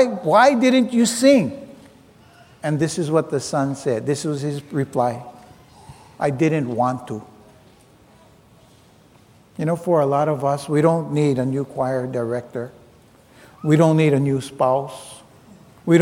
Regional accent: Hilo, Hawaii, United States; I'm Portuguese. I come from Hilo.

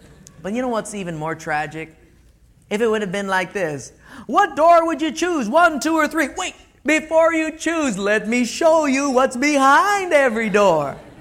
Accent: Hawaii, United States; because, you know, I'm from Hawaii. I'm different.

